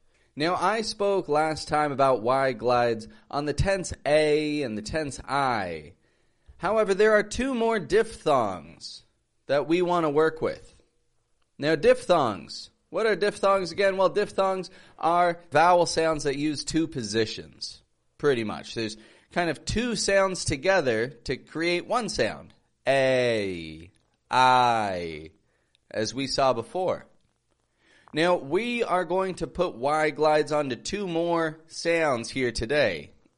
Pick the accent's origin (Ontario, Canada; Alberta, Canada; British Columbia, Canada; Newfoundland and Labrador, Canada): Ontario, Canada; Toronto; now in Mexico; I'm from Toronto, Canada, living in Mexico.